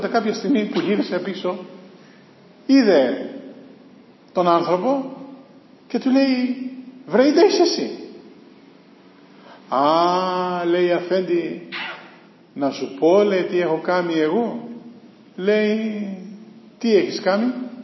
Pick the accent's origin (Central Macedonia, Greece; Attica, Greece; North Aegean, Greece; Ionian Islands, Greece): North Aegean, Greece; Chios; Στην πατρίδα μου τη Χίο